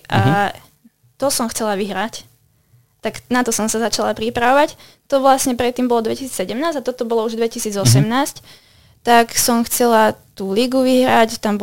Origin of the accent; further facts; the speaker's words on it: Nová Baňa, Banská Bystrica Region, Slovakia; ja som z Novej Bane. A to ide okolo, celkom to je takže blízko